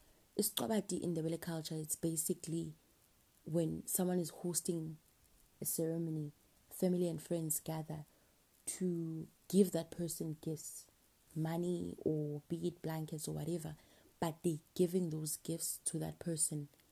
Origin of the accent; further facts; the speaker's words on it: Somaroboko, Mpumalanga, South Africa; I grew up in Somaroboko, which is just outside Gauteng, forming part of iKwaNdebele, a homeland created under the administration of the notorious National Party for Southern Ndebele people.